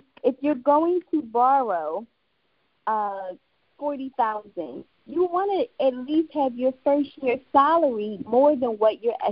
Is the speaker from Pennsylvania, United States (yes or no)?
yes; Philadelphia, Pennsylvania, United States; official title, CEO of Student Loan Doctor, and I'm from Philadelphia, PA.